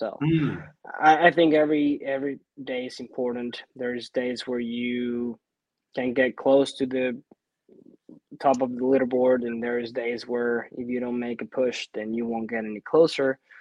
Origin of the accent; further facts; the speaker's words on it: Córdoba, Veracruz, Mexico; I grew up in Cordova. That's east, right in the Gulf of Mexico, in the state of Veracruz. We're right next to the water, about a 45-minute drive inland.